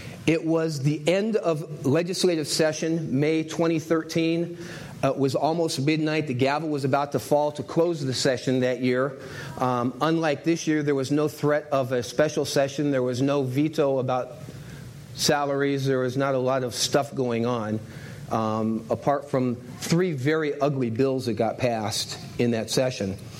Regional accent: California, United States; I came to Minnesota from California, went to Bethel College, Bethel Seminary, came to Christ as a young man in the Billy Graham Crusade.

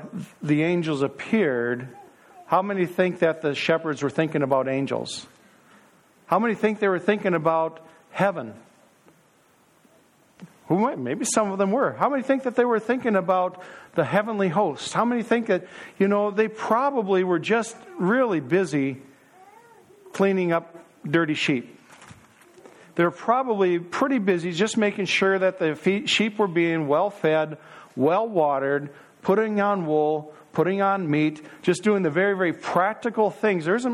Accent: Minneapolis, Minnesota, United States; Now, I grew up in North Minneapolis, and I didn't know much more about the hog than I did about the farmer.

